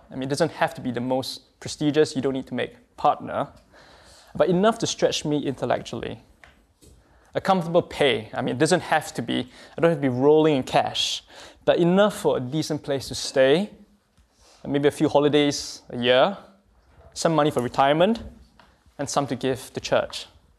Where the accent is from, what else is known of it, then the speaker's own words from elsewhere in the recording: Singapore; I'm from Singapore, and maybe guys in Hong Kong as well.